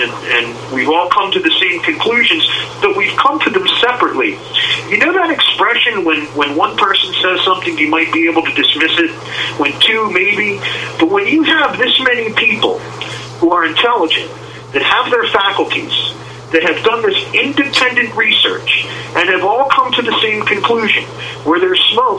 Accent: Williamstown, New Jersey, United States; I'm from Williamstown originally, halfway between Atlantic City and Philadelphia.

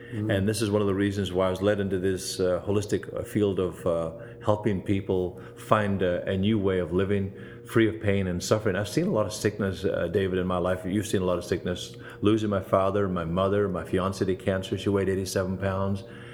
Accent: Ireland; I grew up in Ireland, family of 11, holes in my shoes, but a very strong faith by my great parents.

